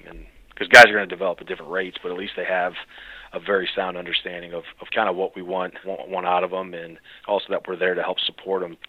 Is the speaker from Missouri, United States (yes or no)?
yes; St. Louis, Missouri, United States; I think part of it is I'm originally from St. Louis, so there's a natural draw there with having family in town.